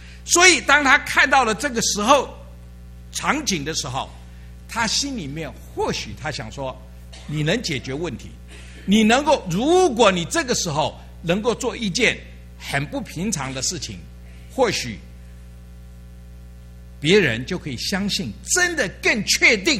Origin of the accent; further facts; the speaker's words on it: China; 这个回答是一个在我们东方人，在我们中国人来讲是不能接受的，觉得很没有礼貌。